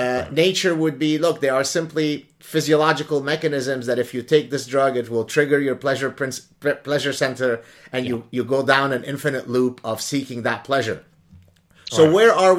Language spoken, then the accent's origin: English; Lebanon; Now, listen, I grew up in the Lebanese Civil War.